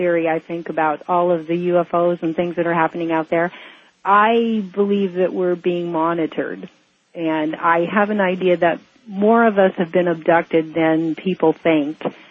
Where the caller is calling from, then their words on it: Hawaii, United States; I'm calling from Hawaii.